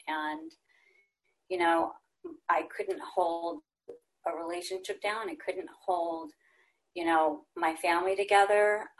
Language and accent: English; Texas, United States; born there; I was born in Texas. I was raised, you know, unfortunately in a dysfunctional home.